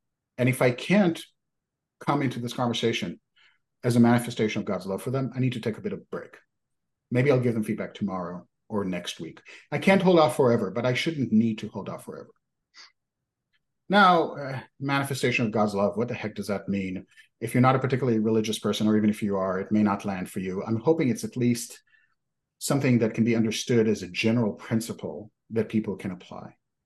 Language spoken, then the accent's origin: English; Israel; English is a second language; I was born and raised in Israel. I still identify as Israeli. I speak Hebrew with my parents. I hold an Israeli passport.